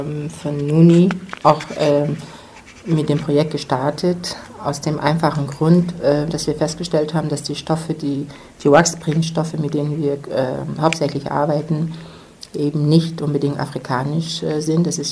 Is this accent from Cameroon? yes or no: yes; Cameroon; now in Germany; Wir kommen selber aus Kamerun, weil die Frage kommt immer, warum Benin und nicht Kamerun